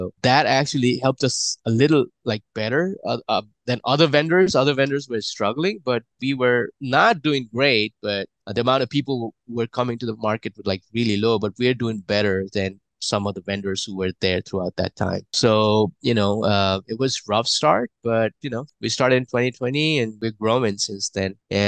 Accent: Nepal; I'm originally from Nepal, if you didn't know.

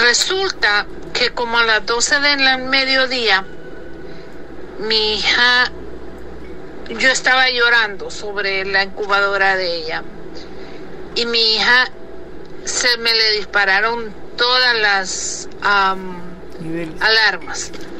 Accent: Honduras; now in Miami, United States; Y soy de Honduras, viviendo en Estados Unidos.

